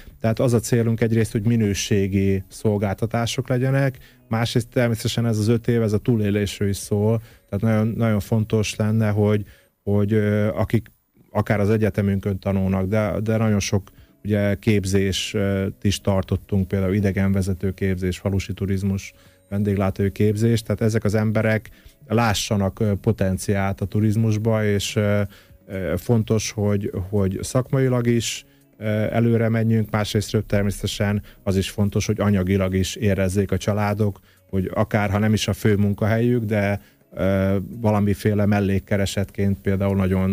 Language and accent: Hungarian; Berehove, Zakarpattia Oblast, Ukraine; vagy akár Beregszázba a borfesztivál, ami ugye hát úgy nőttünk fel, hogyha március 8, akkor biztos, hogy beregszázi borfesztivál.